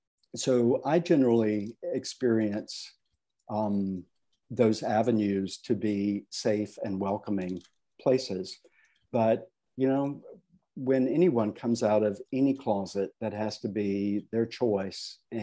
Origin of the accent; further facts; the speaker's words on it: the South, United States; accent: Southern; I really want to record it in my own Southern voice with my own Southern accent.